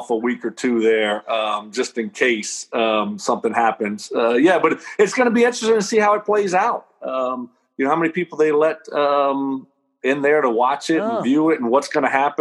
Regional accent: Lafayette, Louisiana, United States; his wife's from down South Louisiana, my hometown, Lafayette.

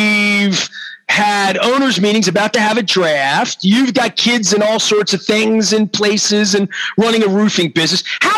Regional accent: Maryland, United States; And I grew up on Bank Street, but the one in the county.

